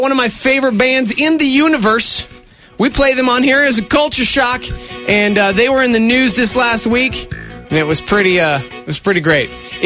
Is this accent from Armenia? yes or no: no; Texas, United States; I grew up